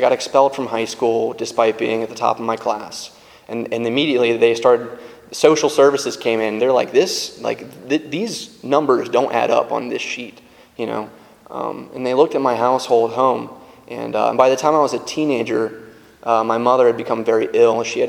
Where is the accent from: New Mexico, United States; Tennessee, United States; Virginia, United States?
Virginia, United States; Virginia Beach; now in Tampa, United States; I'm not from Tampa. I have accepted that I've been here long enough that I'm a Floridian. But I'm from Virginia. I'm from Virginia Beach. That's where I grew up.